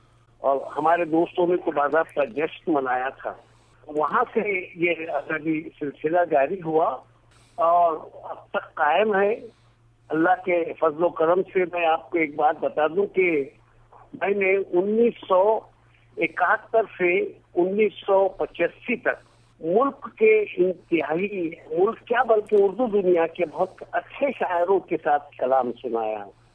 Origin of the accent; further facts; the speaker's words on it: Nanded, Maharashtra, India; also born or lived in Aurangabad; میری پیدائش اورنگ آباد میں 1948 میں ہوئی اور میری تعلیم پوری یعنی تقریباً پہلی جماعت سے بی اے تک میری تعلیم یہاں ناندیڑ ضلع میں ہوئی جو اورنگ آباد کا ایک ضلع ہے.